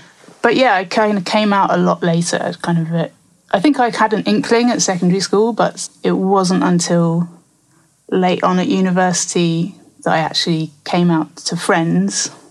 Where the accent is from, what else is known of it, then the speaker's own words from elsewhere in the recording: Bushey, East of England, United Kingdom; I grew up in a village called Bushy, which is near Watford, so just outside of London.